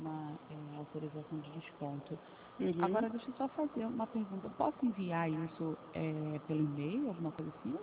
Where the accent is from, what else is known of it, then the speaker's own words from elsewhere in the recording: Rio de Janeiro, Brazil; now in Brasília, Brazil; eu sou do Rio.